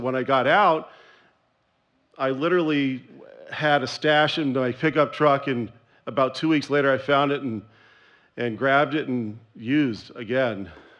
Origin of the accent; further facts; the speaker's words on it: Cambridge, Massachusetts, United States; also born or lived in Long Island; My parents were from Boston. I'm originally from the Cambridge, Massachusetts area, in New York, Long Island, and I grew up in a commune.